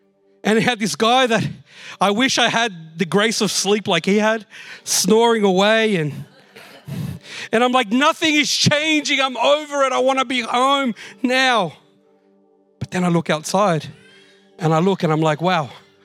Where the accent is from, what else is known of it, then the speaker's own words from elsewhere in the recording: Australia; I'm Latin American, but I'm more of an Aussie. I've grown up here, right?